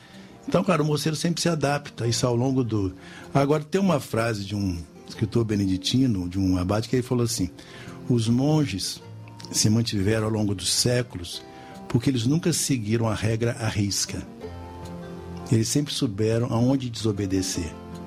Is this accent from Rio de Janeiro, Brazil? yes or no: yes; Rio de Janeiro, Brazil; also born or lived in Vassouras / São Lourenço; Olha, eu sou natural do Rio de Janeiro, do bairro de Santa Teresa. Mas já como criança morei muito no estado do Rio. Morei em Vassouras, morei 2 anos em Minas Gerais, em São Lourenço. Morei numa cidadezinha pequenininha chamada Engenheiro Paulo de Fronten.